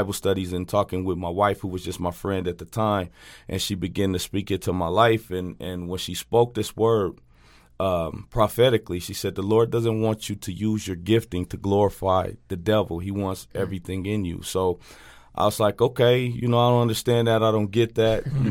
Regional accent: Denver, Colorado, United States; In Colorado. I grew up in Northeast Denver.

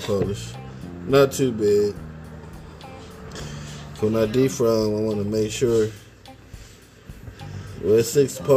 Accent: Wisconsin, United States; I'm from Wisconsin, so, you know, seem like it be damn near cold all year.

